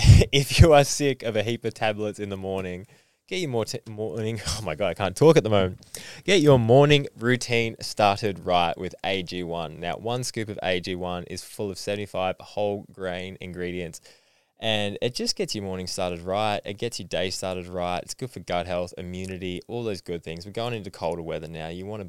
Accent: Beechworth, Victoria, Australia; I'm from Beechworth.

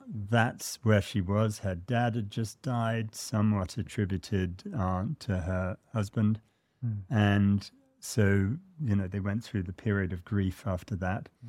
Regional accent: United States; I speak as an American when I say that.

